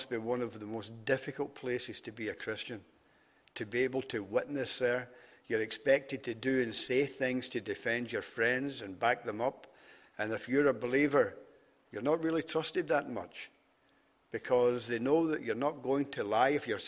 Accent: Scotland, United Kingdom; moved away as an adult; now in Northern Ireland; I came from Scotland, joined the army, came over here.

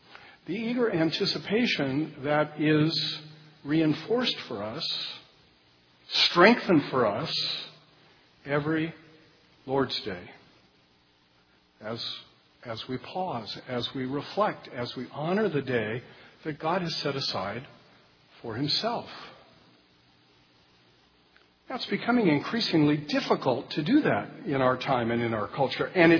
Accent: California, United States; I must say, as a Californian, I have been shocked.

